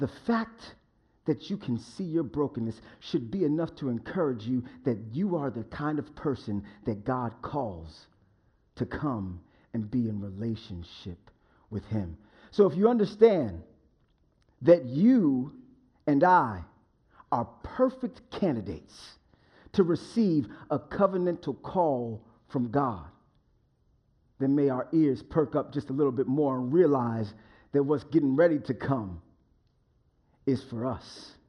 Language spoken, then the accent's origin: English; Englewood, New Jersey, United States; Now, I remember growing up in Englewood, New Jersey. I was, again, right outside of New York City.